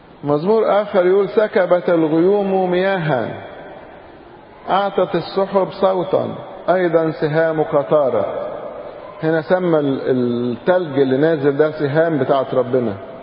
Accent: Egypt; عندنا في مصر نادرا لما بينزل تلج أثناء الأمطار، لكن أحيانا بينزل.

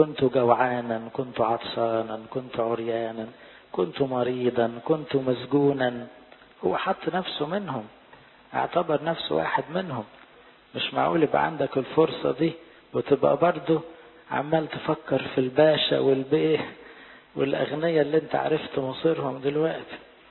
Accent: Egypt; لأن احنا عندنا في مصر الحمد لله 80-90% لعازر،

